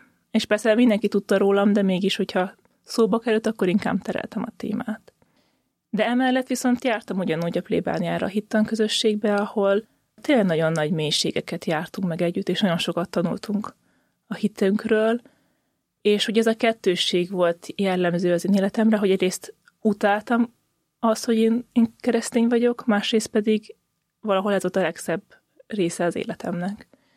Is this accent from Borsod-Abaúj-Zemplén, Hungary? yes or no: no; Hódmezővásárhely, Csongrád-Csanád, Hungary; born there; Én vidékről származom, Hódmezővásárhelyen születtem, és a szüleim római katolikusak